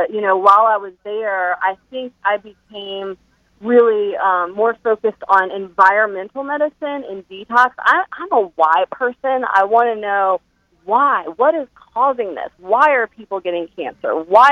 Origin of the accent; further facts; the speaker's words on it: Roanoke, Virginia, United States; I grew up in the South in Roanoke, Virginia, and I tell everybody I grew up on, you know, fried chicken and, you know, very unhealthy diet.